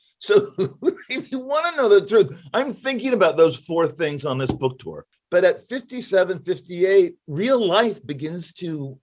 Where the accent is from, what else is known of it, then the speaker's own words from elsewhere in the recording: Los Angeles, California, United States; I grew up in Hollywood. I grew up in a school where a lot of people got into movies and TV.